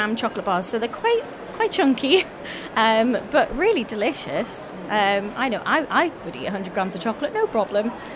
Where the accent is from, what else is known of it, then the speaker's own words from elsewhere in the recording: Newcastle, North East England, United Kingdom; No, we're from Newcastle, born and bred.